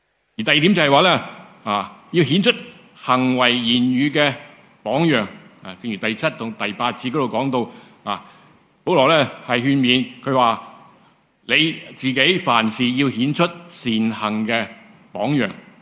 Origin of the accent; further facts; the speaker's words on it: China; 其实我们中国人，我们教导人的时候那个合宜的态度到底是怎样